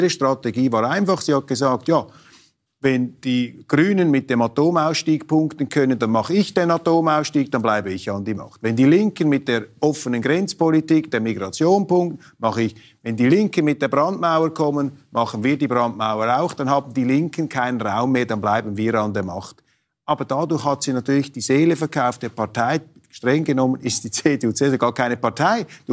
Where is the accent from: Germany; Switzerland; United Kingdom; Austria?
Switzerland; Ich sage Ihnen hier als Schweizer und als jemand, der einen Eid geleistet hat auf eine sehr demokratische Grundverfassung mit direkter Demokratie